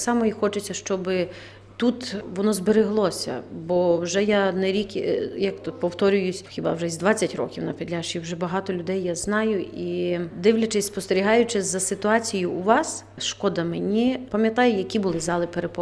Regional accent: Polesia, Ukraine; born there; я народилась на Поліссі, я ніколи не беру репертуар Гуцульщину чи Полтавщину, Хмельниччину, бо то не моє.

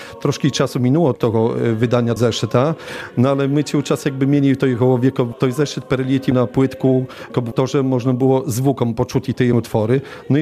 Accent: Dojlice, Podlaskie Voivodeship, Poland; no jakże my z Dojlic i dojlickiego naszego kompozytora nie będziemy śpiewać, musimy go śpiewać.

